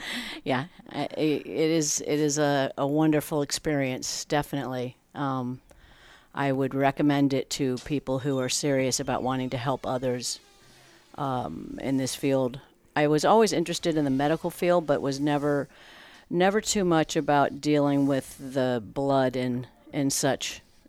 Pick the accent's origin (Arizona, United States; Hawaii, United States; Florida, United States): Florida, United States; St. Petersburg; Before massage, I was born and raised here in St. Petersburg, Florida.